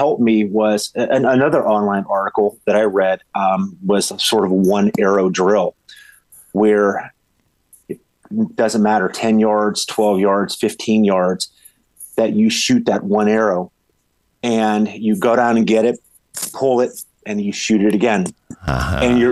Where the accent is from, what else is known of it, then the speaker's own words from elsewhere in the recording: Farrell, Pennsylvania, United States; I'm just kid from Farrell, PA, and who just loves shooting his bow